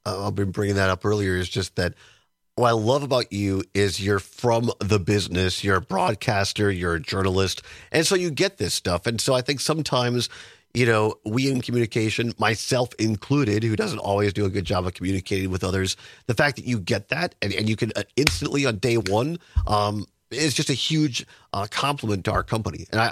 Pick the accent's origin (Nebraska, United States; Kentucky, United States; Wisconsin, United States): Wisconsin, United States; Richland Center; I grew up in Richland Center and WRCO.